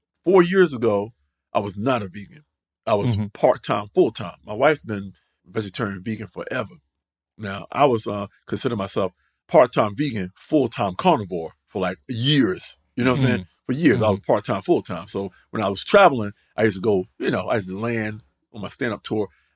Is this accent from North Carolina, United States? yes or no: yes; North Carolina, United States; Like, I'm from North Carolina, man. I done tried it all, bro.